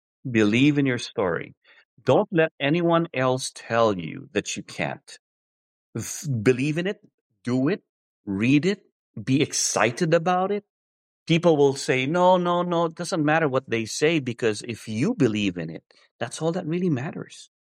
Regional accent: Philippines; now in United States; Growing up in the Philippines, I couldn't afford them. Now I migrated to the U.S., totally different world.

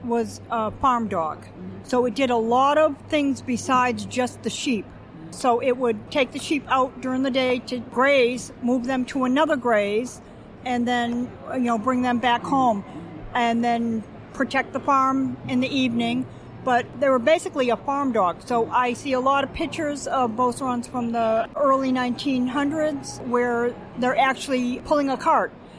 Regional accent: Massachusetts, United States; And I'm from Massachusetts.

